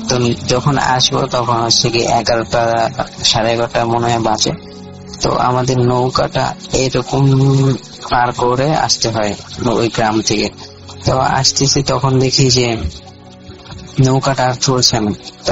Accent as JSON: {"language": "Bangla", "region": "Mymensingh Division", "country": "Bangladesh", "said": "তা আমার গ্রামটা হচ্ছে নেত্রকোনা জেলা বাবুইডহর এলাকার নামটা"}